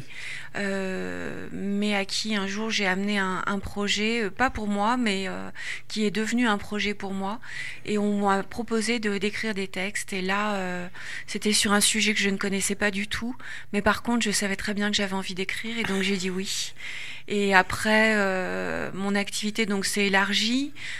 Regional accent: Auvergne-Rhône-Alpes, France; Alors moi je viens, alors déjà j'ai grandi en Haute-Loire, hein.

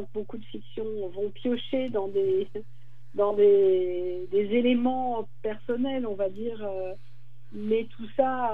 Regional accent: Paris, Île-de-France, France; now in Arles, France; je suis parisienne montmartroise de naissance, d'une famille émigrée de la Haute-Loire.

